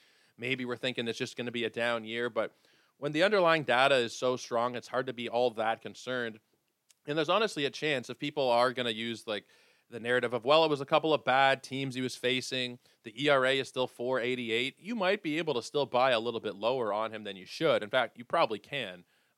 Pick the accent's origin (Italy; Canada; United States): Canada; Toronto, Ontario; I am Canadian. I am up here in Toronto